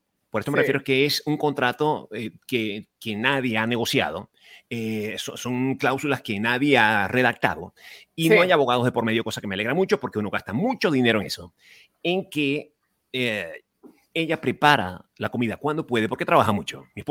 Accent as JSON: {"language": "Spanish", "country": "Venezuela", "said": "en la cocina venezolana, al menos en mi país"}